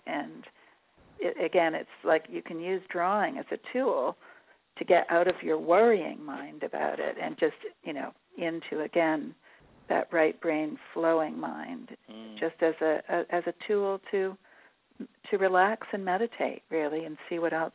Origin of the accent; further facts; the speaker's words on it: Canada; I'm from Canada originally.